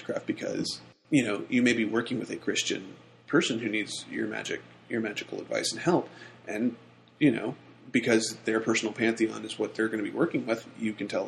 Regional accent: the South, United States; And first and foremost, I realized I'm a Southerner. I'm really proud to be a Southerner.

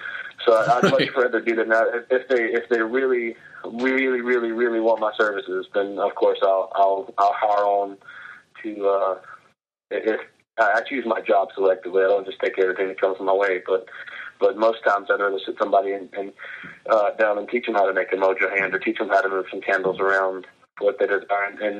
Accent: Gulf South, United States; Well, I grew up in the Gulf South, so naturally I knew what it was.

